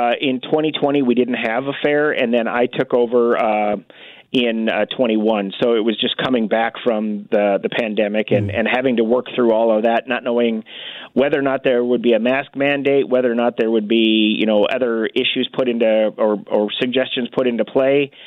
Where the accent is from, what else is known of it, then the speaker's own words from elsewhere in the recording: North Dakota, United States; In North Dakota, yeah.